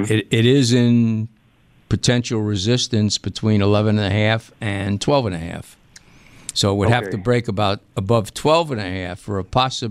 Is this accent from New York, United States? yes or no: yes; New York City, New York, United States